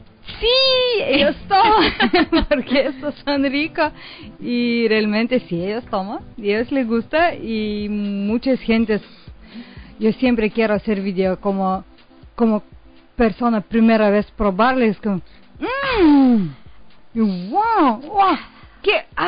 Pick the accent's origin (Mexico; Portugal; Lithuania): Lithuania; Spanish is a second language; Nosotros venimos de Lituania, es pequeña país en Europa Europa Norte.